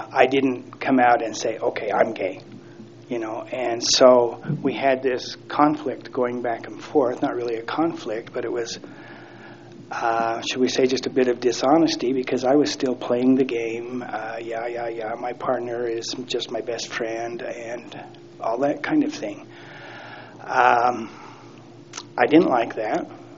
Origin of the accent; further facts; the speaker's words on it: Idaho, United States; also born or lived in Utah; I was born in Idaho, and then we bounced back and forth between Utah and Idaho as I was growing up. My dad had a little gypsy blood in him.